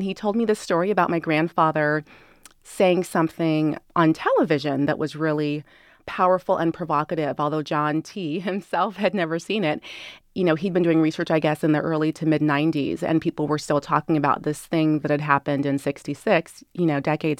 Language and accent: English; San Diego, California, United States; because I grew up in San Diego, California.